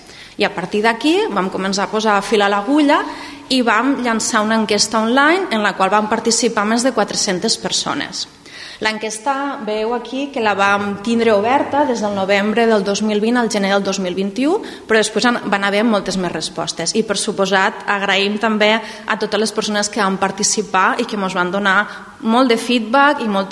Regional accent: Sant Carles de la Ràpita, Catalonia, Spain; que sóc formadora i consultora d'empreses i sóc de la Ràpita.

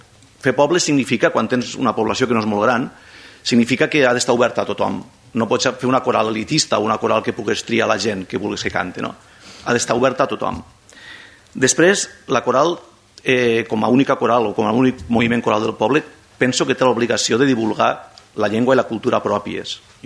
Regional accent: Morella, Valencian Community, Spain; born there; first language Spanish; Catalan is a second language; moved away; jo soc castellanoparlant i no soc català, vull dir, jo vaig néixer a Morella.

